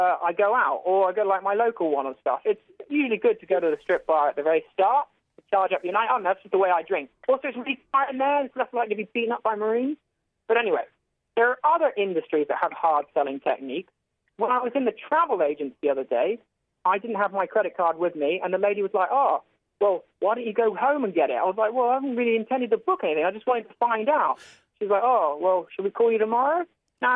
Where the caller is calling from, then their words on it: Exeter, South West England, United Kingdom; I'm calling from Exeter.